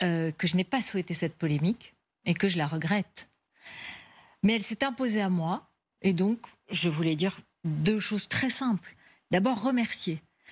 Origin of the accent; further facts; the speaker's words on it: Morocco; j'ai été élevée au Maroc, dans la connaissance et dans l'affection intime pour les traditions culturelles et cultuelles, juives, musulmanes et chrétiennes.